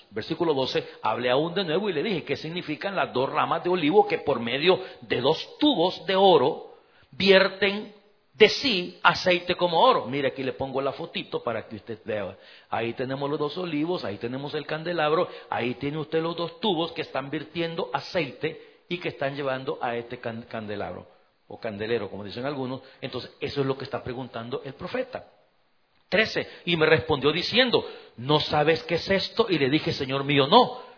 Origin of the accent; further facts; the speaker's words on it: El Salvador; en mi país, en El Salvador